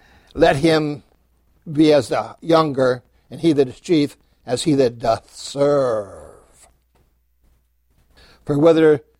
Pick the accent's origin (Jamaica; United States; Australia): United States; Lewisburg; born there; But I was near a place where I was born physically today in Lewisburg. And I was also, the Lord saved me in the same place.